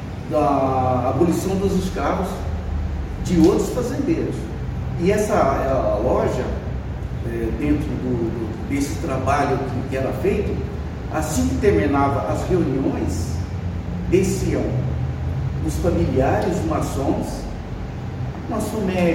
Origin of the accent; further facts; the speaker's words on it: Minas Gerais, Brazil; e dentro da região, sou mineiro